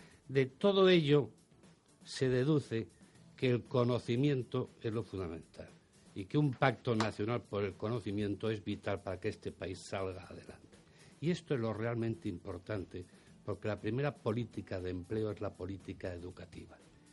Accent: Spain; A nosotros, como españoles, no nos interesa la diversidad

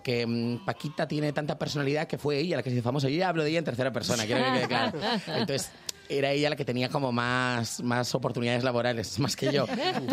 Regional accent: Galicia, Spain; also born or lived in Las Palmas; viví los dos primeros años de mi vida allí por cuestiones de trabajo de mi familia, pero toda mi familia en realidad es de Galicia y luego me crié en Galicia.

